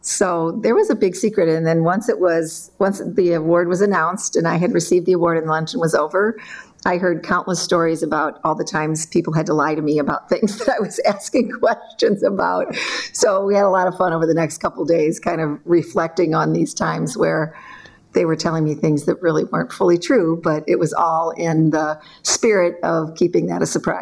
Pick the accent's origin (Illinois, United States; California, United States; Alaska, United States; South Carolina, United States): Illinois, United States; Geneseo; moved away as an adult; now in Northbrook, United States; I really didn't think about leaving Geneseo because I love my hometown and I was close to family and it was a great place to raise our kids